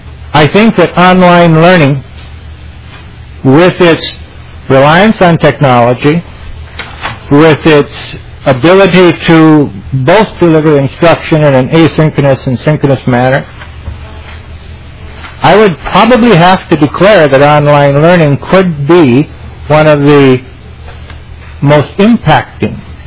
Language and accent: English; Minnesota, United States; when I first became a school superintendent in the state of Minnesota, even though this is my home state